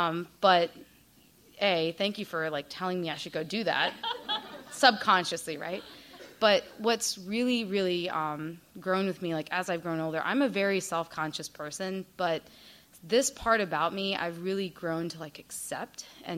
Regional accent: India; And it's important that you know that I'm Indian, because India is like on somewhere near the equatorial, whatever.

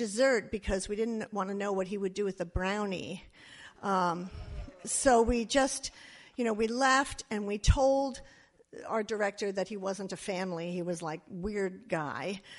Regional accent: Long Island, New York, United States; I'm from Long Island. A good marinara sauce can cover anything.

